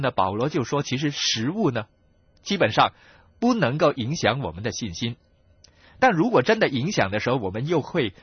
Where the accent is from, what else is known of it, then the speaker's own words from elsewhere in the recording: China; 他们呢啊对先人的那种的追念呢，就不像我们中国人文化那样很注重呢这个拜坟祭祖的